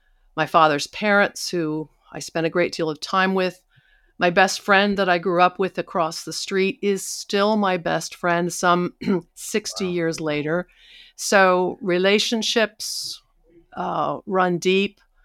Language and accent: English; Pennsylvania, United States; I think I grew up in the quintessential mid-20th century American small town blue collar.